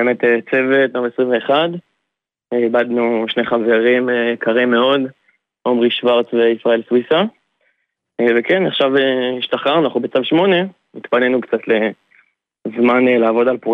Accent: Mazkeret Batya, Central District, Israel; מזכרת בתיה.

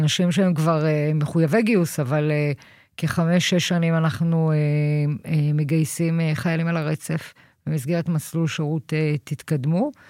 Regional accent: Kiryat Motzkin, Haifa District, Israel; now in Modi'in, Israel; אני גר היום במודיעין, במקור אני מקריית מוצקין, משפחה שלי שם.

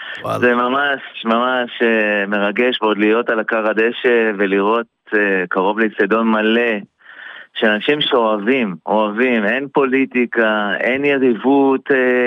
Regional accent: Haifa, Haifa District, Israel; born there; שתי דקות מהמגרש בקריית חיים, אני נולדתי בקריית חיים.

